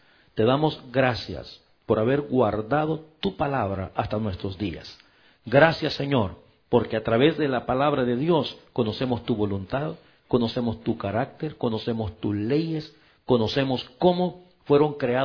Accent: El Salvador; born there; yo fui católico porque yo pues nací en El Salvador y estudié con los católicos, un colegio católico

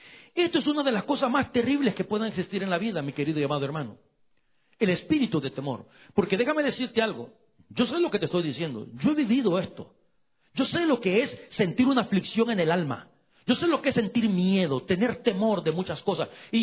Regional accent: El Salvador; moved away as an adult; now in Canada; fue cuando veníamos precisamente para Canadá hace 32 años. Nosotros vendimos todo lo que teníamos allá en mi país, en mi rancho en El Salvador.

